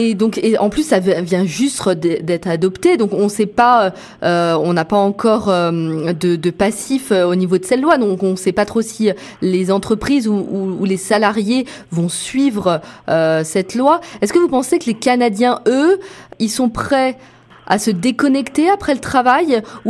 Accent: France; moved away as an adult; Alors moi j'ai vécu en France pendant 30 ans, je suis française

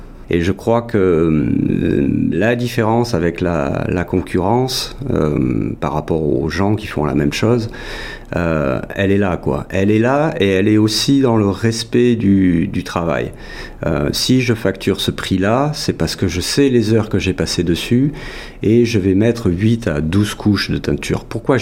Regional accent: France; Mais il est certain qu'ici, en tant que Français, oui, c'est un savoir-faire.

